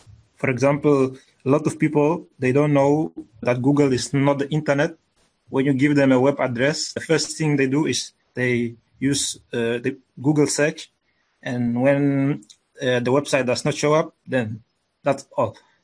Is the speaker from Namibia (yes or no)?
yes; Namibia; I'm from Namibia.